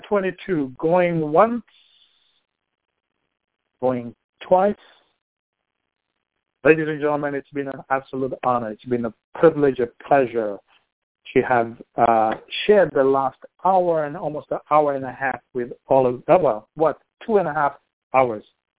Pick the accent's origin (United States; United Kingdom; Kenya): Kenya; Nairobi; Yes, ma'am, I am. I was born in Nairobi.